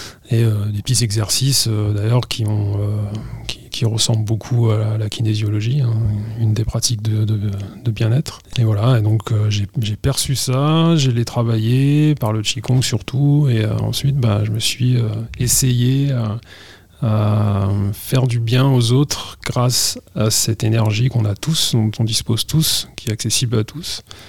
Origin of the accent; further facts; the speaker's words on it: Perpignan, Occitanie, France; born there; Moi, je suis né à Perpignan en 1975.